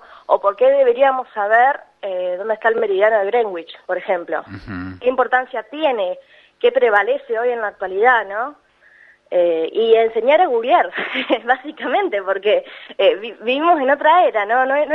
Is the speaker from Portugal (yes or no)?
no; La Plata, Buenos Aires Province, Argentina; En La Plata, yo soy de La Plata.